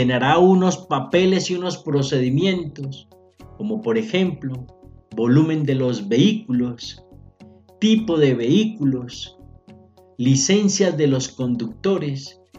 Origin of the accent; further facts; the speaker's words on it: Colombia; como colombianos que somos